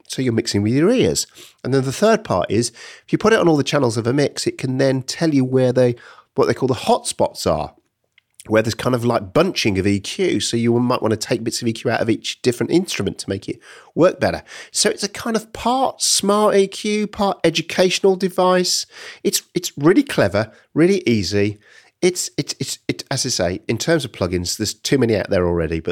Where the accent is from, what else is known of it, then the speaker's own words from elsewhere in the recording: Birmingham, West Midlands, United Kingdom; I'm from Birmingham, so I've never got an education.